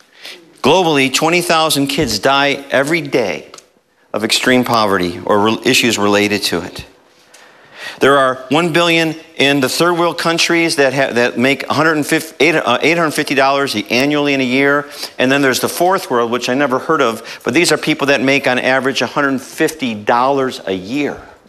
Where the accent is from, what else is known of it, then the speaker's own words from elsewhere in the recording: United States; I should have known this. I'm an American, right?